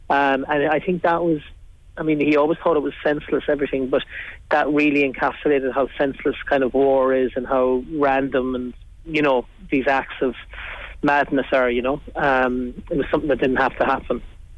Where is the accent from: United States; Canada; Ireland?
Ireland; Killarney, Munster; And I'm from Killarney